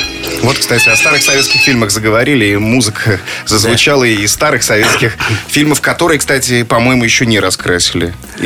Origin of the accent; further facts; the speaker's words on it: Kaluga Oblast, Russia; born there; я там родился, честно говоря, в Калужской области.